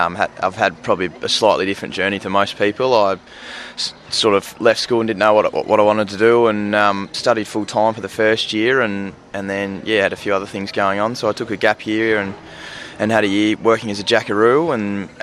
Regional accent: Longford, Tasmania, Australia; now in Launceston, Australia; I'm originally from Longford, Tassie. I now live in Launceston with my family.

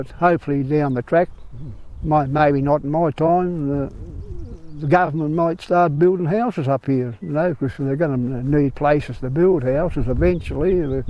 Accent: Gormanston, Tasmania, Australia; now in Queenstown, Australia; I'm originally from Gormanston, 27 years here before I got married and I had to move down to Queenstown.

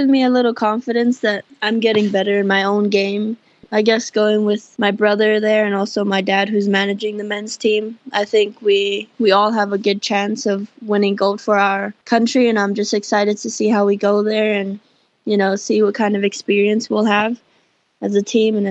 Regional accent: Samoa; it gives me a lot of reassurance that even if I'm from Samoa, as long as I work hard and, like, you know, do what I need to do, the hard work will pay off eventually in the long run.

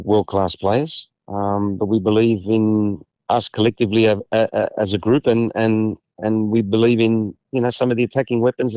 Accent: Australia; It comes with the territory of being an Australian footballer, that you're always going to be looked down upon or looked as being inferior, the underdog.

